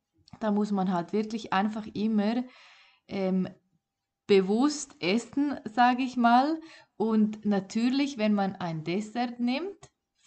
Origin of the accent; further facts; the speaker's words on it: Switzerland; bei uns in der Schweiz